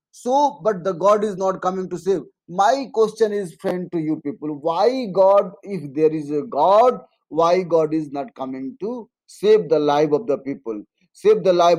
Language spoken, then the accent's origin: English; India; English is a second language; The Allahabad falls into the India. I'm from speaking from India.